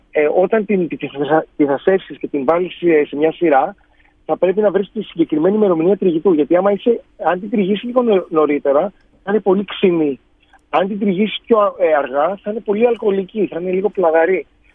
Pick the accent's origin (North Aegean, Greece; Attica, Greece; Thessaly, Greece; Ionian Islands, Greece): Ionian Islands, Greece; Δεν είναι επειδή είμαι κεφαλονίτης και το λέω.